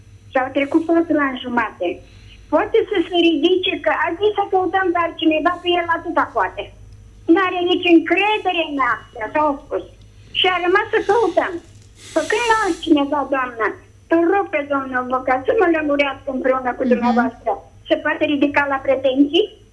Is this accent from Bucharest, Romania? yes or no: yes; Bucharest, Romania; Noi suntem o familie din București.